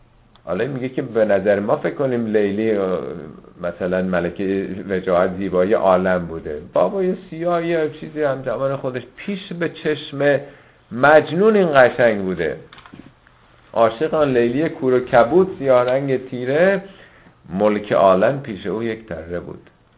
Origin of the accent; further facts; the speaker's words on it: Iran; ما هم ایرانی هستیم، عادت داریم، فرهنگمونه